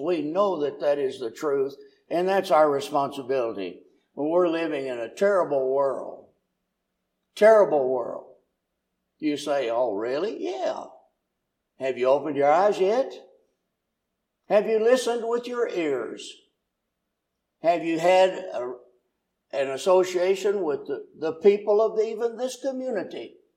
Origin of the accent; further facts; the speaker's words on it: Tennessee, United States; now in Lincoln, United States; I'm from Tennessee. A different culture altogether.